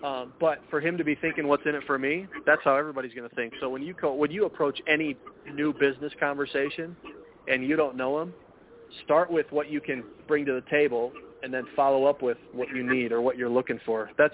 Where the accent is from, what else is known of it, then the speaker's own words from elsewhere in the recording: Denver, Colorado, United States; I'm from Denver. I'm a real estate investor